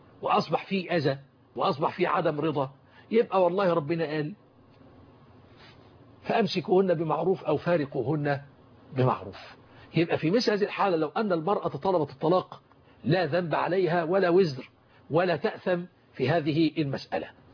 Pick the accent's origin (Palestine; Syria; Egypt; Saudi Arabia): Egypt